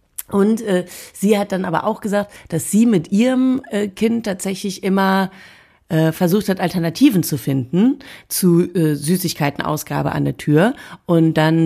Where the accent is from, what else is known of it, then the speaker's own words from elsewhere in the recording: Lemgo, North Rhine-Westphalia, Germany; ich komme ja aus der Nähe von Bielefeld in Lemgo